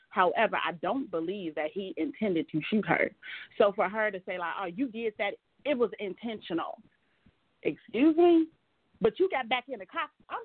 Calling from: Chicago, Illinois, United States; Hey, honey … I'm from Chicago.

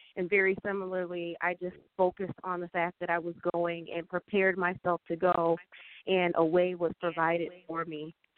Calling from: Detroit, Michigan, United States; I'm reaching out from Detroit, Michigan

